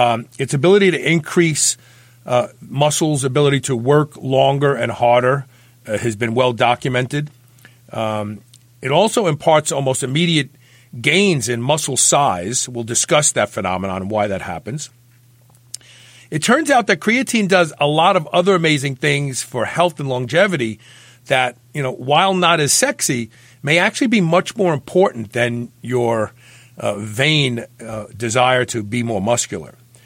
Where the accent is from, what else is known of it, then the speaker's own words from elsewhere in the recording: Brooklyn, New York, United States; We share a common bond because we're both from Brooklyn.